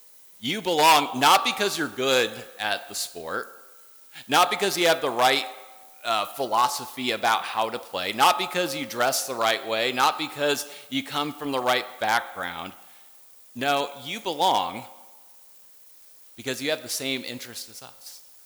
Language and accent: English; Michigan, United States; Many of you know I grew up in the Midwest in a small-ish town in central Michigan. In my town, baseball was the sport of choice.